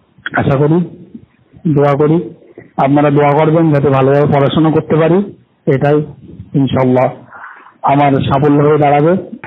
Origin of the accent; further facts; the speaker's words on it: Basirhat, West Bengal, India; উত্তর চব্বিশ পরগনা থেকে বলছি। আমার বাড়ি উত্তর গোলাইচন্ডি, বসিরহাট থানা, জেলা উত্তর চব্বিশ পরগনা। আমি কালিকাপুর মাদ্রাসাতে পড়ি।